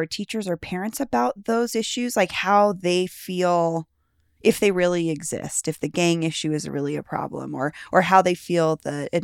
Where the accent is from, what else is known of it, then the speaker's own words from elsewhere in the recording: Denver, Colorado, United States; I grew up here in Denver, and one of my good friends that I went to high school with in Denver at George Washington drove from Commerce City every day to go to school